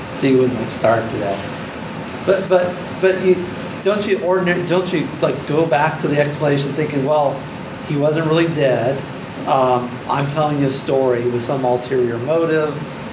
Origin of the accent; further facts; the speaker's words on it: Scotland, United Kingdom; because we're Scottish and we have these wakes.